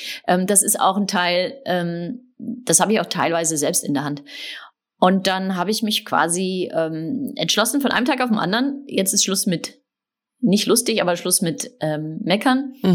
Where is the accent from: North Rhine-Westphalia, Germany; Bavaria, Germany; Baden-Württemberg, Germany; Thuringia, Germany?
Baden-Württemberg, Germany; Heidelberg; moved away as an adult; also born or lived in Netherlands / Mexico; now in Stockholm, Sweden; Ich komme ja aus Heidelberg, da habe ich bis nach dem Abi gelebt und dann bin ich 13,5 Jahre nach Holland gezogen. Meine Mutter ist Holländerin, mein Vater ist Hamburg, vielleicht deshalb auch. Und jetzt wohne ich in Stockholm. Ich habe auch noch in Mexiko gewohnt.